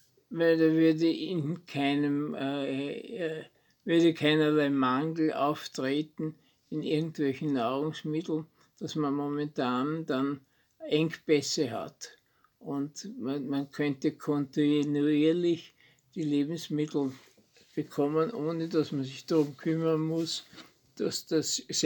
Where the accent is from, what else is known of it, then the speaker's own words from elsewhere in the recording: Vienna, Austria; Ja, ich bin in Wien geboren, 1931, das heißt, ich bin 88 Jahre heute alt und bin in Wien aufgewachsen